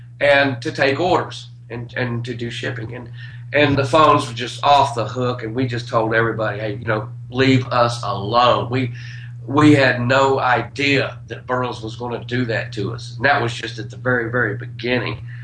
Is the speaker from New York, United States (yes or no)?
no; Armuchee, Georgia, United States; I grew up in Armurchie, Georgia.